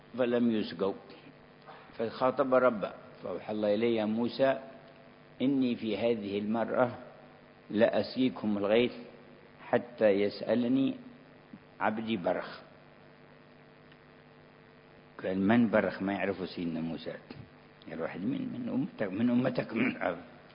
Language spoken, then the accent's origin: Arabic; Yemen; كان كثير من المواطن عندنا في اليمن وغير اليمن